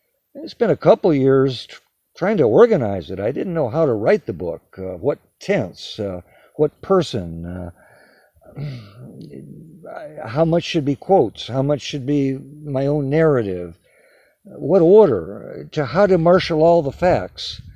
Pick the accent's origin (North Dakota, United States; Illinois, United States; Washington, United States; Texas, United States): North Dakota, United States; also born or lived in Omaha, Nebraska; Well, I'm a product of the American, great American Midwest. I had my childhood years in North Dakota, went to high school and college in Omaha, Nebraska